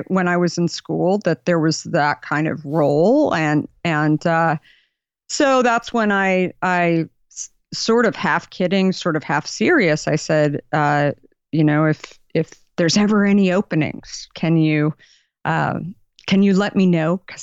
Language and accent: English; Arizona, United States; You know, I grew up in Arizona. My family, I was the last of five kids, super middle class.